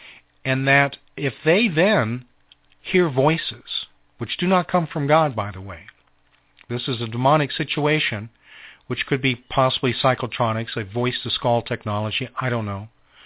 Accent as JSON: {"language": "English", "town": "Tempe", "region": "Arizona", "country": "United States", "tie": "born or raised there", "also_born_or_lived": "Mesa, United States", "said": "I was raised in Tempe. I lived a great deal of my years in Mesa."}